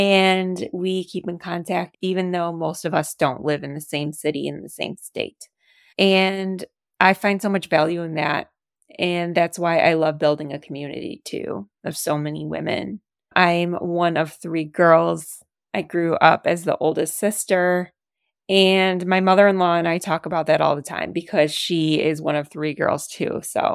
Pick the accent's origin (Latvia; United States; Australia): United States; Detroit, Michigan; now in Chicago, United States; We love Chicago. We are from Michigan. Go Lions! And I'm from the Detroit area.